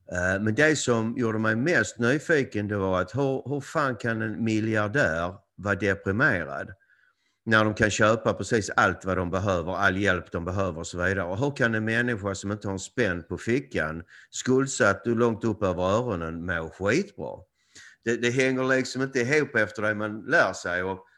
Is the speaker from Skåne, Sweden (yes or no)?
yes; Ystad, Skåne, Sweden; moved away as an adult; also born or lived in United States; Ja, jag är född och uppvuxen i Ystad. Och 1986 flyttade jag till USA.